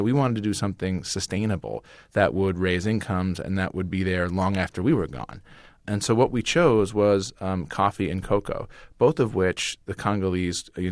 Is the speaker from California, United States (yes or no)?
yes; California, United States; I'm keenly aware of the fact that I am a guy from California